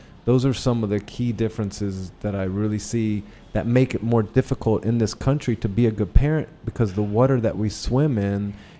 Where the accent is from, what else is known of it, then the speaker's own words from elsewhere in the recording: United States; I mean, I am an American and born here, raised here in different parts of the U.S.